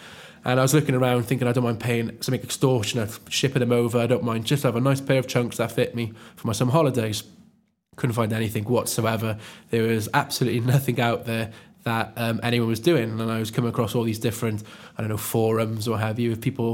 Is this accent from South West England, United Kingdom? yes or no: no; Cardiff, Wales, United Kingdom; I'm 24, I'm from Cardiff